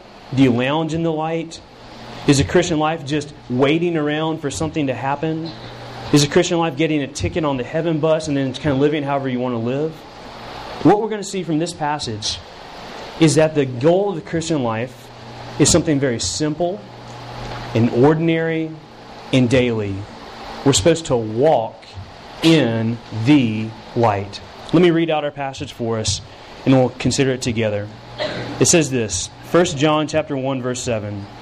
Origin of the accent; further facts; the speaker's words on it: Lookout Mountain, Tennessee, United States; In my hometown of Lookout Mountain, Tennessee, there is a race called the Stump Jump.